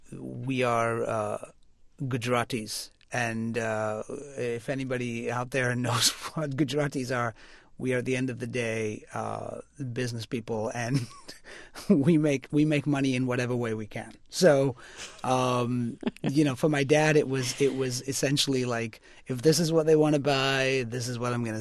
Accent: Bradford, Yorkshire and the Humber, United Kingdom; now in United States; I grew up on American pop culture, so everything that I fantasized about to get out of the sort of humdrum world of Bradford was about America. So when we decided to move there, I was on the plane.

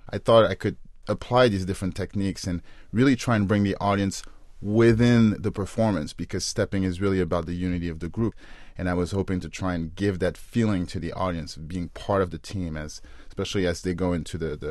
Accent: Paris, Île-de-France, France; now in United States; I mean, I grew up in Paris, France. I've been in the States for a few years.

